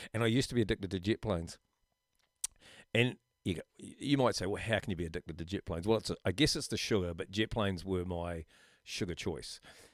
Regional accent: Methven, Canterbury, New Zealand; I born and bred in Methven and at the bottom of Mount Hutt. And from about the age of three or four or something, I started skiing

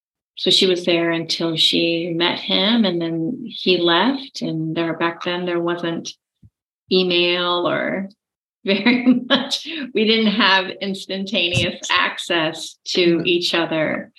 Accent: Virginia, United States; born there; And I was born in Langley Air Force Base in Virginia.

